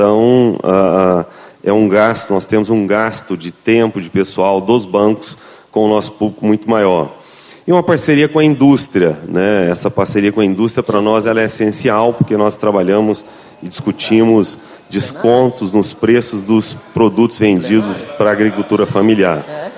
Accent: Minas Gerais, Brazil; now in Brasília, Brazil; apesar de estar lá em Brasília, eu sou mineiro, né, conheço bastante esse estado

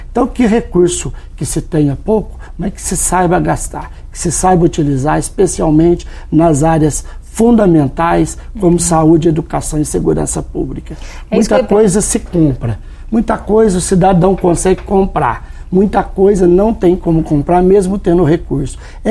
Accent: Pouso Alegre, Minas Gerais, Brazil; Pouso Alegre é minha cidade natal, cidade que eu vivo, estou vice-prefeito, fui vereador

